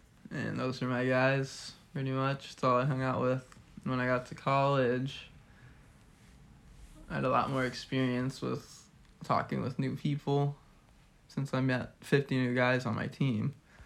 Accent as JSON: {"language": "English", "region": "Indiana", "country": "United States", "said": "We're both from Indiana."}